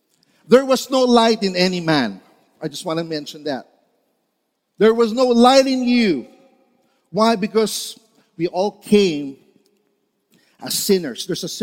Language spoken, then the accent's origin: English; Lucban, Calabarzon, Philippines; I'm from Lokban, Quezon. Taga Quezon po ako. Buti na lang wala po akong punto.